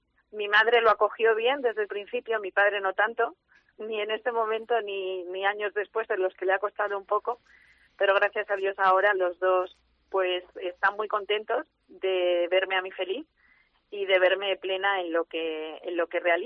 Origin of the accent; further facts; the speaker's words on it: Guadix, Andalusia, Spain; now in Cáceres, Spain; yo soy religiosa, hija de María, madre de la Iglesia. Llevamos ya unos cuantos añitos en la ciudad de Cáceres, pero soy natural de Guadix, un pueblo de Granada